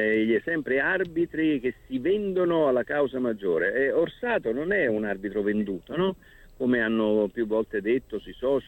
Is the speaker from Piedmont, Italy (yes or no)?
no; Naples, Campania, Italy; Non perché da napoletano e voglio in qualche modo sminuire determinate cose